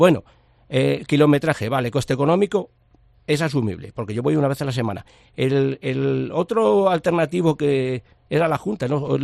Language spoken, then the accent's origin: Spanish; Castile and León, Spain; acudo a mi pueblo, a Playa de Castro. Entonces, el corte de la Nacional 631, los vecinos afectados, que no solamente es Playa de Castro, es Navianos de Alba, es Hormigos de Castro, San Martín